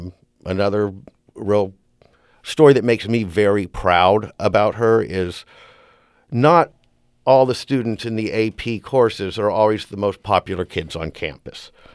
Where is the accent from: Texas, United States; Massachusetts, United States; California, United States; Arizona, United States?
California, United States; I grew up in Orange County.